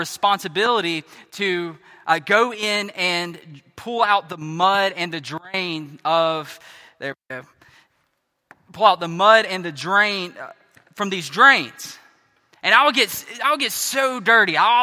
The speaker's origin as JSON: {"language": "English", "region": "South Carolina", "country": "United States", "said": "That's where I'm from. I'm from South Carolina."}